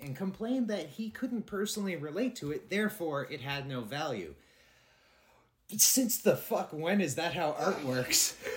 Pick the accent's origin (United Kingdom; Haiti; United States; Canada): Canada; Ontario; growing up in Ontario in 2000 era. I went to high school in Ontario in 2000.